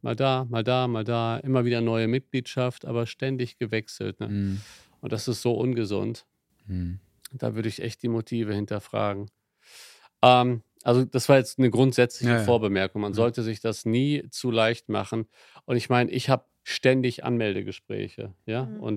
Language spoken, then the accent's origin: German; Cologne, North Rhine-Westphalia, Germany; Köln ist tatsächlich die Gemeinde, wo ich groß geworden bin.